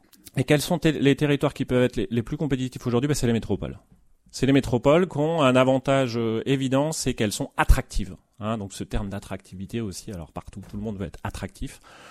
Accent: Poitiers, Nouvelle-Aquitaine, France; De considérer que Poitiers, puisque je viens de Poitiers, est en concurrence avec Limoges, La Rochelle

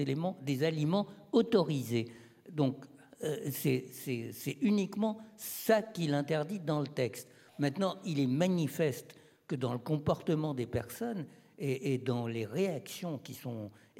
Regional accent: Egypt; now in France; puisque j'ai grandi en Égypte

